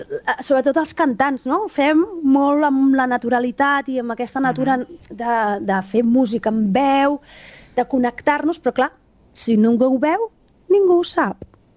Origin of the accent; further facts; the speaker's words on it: Sabadell, Catalonia, Spain; jo torno a Sabadell, ara no, perquè hem estat confinats, però bueno, jo sóc de Sabadell.